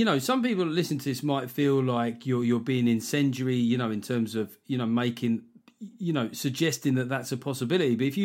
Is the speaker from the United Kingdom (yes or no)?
yes; United Kingdom; but we're smutty and we're British and we like to keep it under wraps a little bit